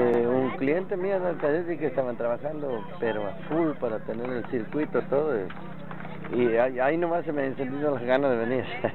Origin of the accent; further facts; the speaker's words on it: Colonia Dora, Santiago del Estero, Argentina; la gente de aquí, de Colonia Dora, no te olvides que yo aquí era lo mismo que este es mi pueblo